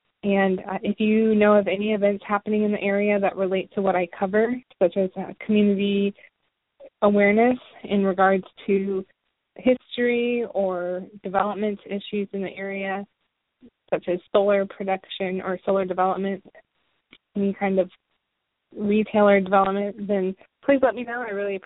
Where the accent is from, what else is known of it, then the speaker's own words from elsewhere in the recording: Desert Hot Springs, California, United States; growing up in Desert Hot Springs, just right down the hill, I never came up here to that event.